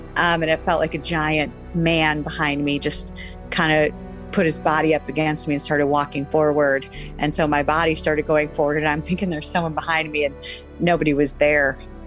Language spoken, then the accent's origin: English; Chicago, Illinois, United States; half of my childhood was, I grew up in Chicago and I lived near Resurrection Cemetery